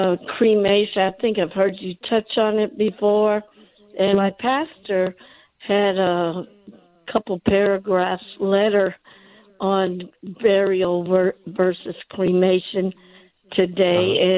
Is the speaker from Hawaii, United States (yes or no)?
yes; Hawaii, United States; I'm from Hawaii where it's customary to scatter your ashes.